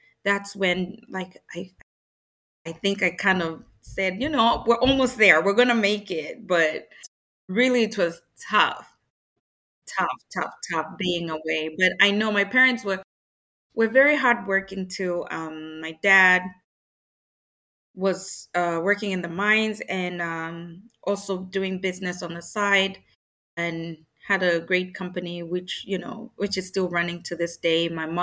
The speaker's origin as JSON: {"language": "English", "town": "Kitwe", "region": "Copperbelt", "country": "Zambia", "tie": "born or raised there", "also_born_or_lived": "Mufulira", "said": "So I was born in Kitwe, Zambia, and I spent half of my childhood there, and then I moved to Muflira"}